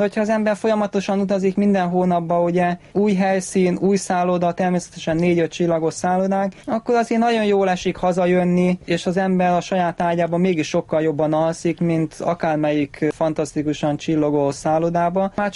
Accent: Szeged, Csongrád-Csanád, Hungary; now in Budapest, Hungary; A legnagyobb oka az volt, hogy Szegedről jöttem, ugye a családom ott volt

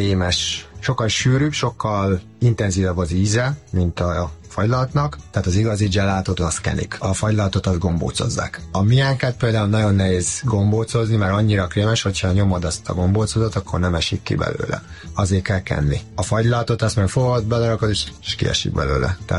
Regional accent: Hungary; born there; moved away; also born or lived in Italy

